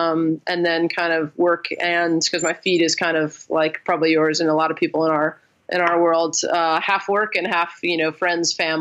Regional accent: New Jersey, United States; I grew up in New Jersey. My dad took me to a Devils game

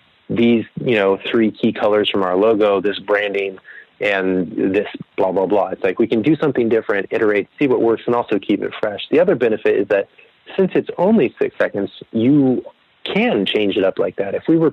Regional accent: California, United States; I was born in the early 80s. And so for my 9th birthday, I grew up near Sacramento.

